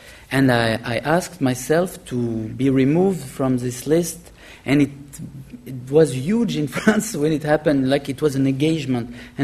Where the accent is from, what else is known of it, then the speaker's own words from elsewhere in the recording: Syria; English is a second language; Each time I tried to tell somebody I was from Syria, nobody knew where it was.